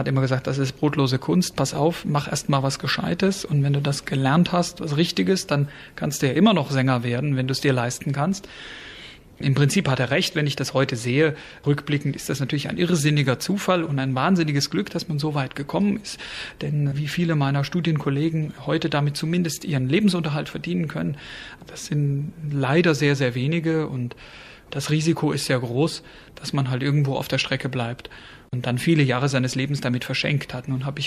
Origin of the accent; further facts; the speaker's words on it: Germany; als Deutscher müsste man ja annehmen, nachdem das die meisten Opernhäuser der Welt ja doch in Deutschland stehen, dass man hier kontinuierlich immer weiter nach oben kommt.